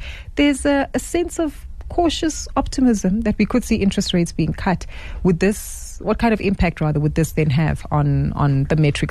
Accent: South Africa; it gives us a real reality of understanding where we are as South African consumers.

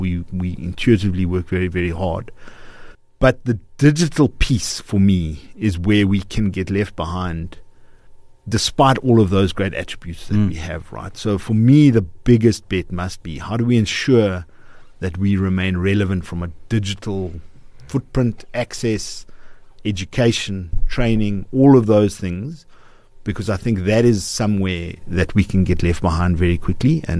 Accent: South Africa; So I believe as South Africans, as South African companies, we're a lot better than we give ourselves credit for.

